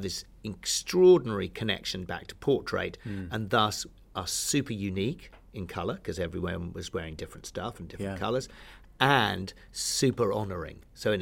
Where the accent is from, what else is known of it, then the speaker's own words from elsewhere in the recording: United Kingdom; I'm British and they're being educated in Britain.